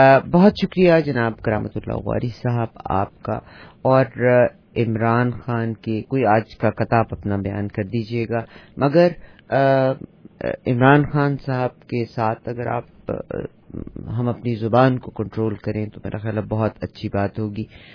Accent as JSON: {"language": "Urdu", "country": "Pakistan", "said": "میں خود بھی پاکستانی ہوں"}